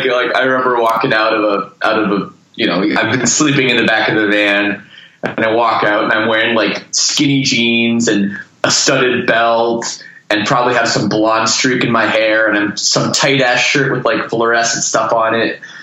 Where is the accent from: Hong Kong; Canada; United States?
Canada; Toronto, Ontario; I'm from Toronto.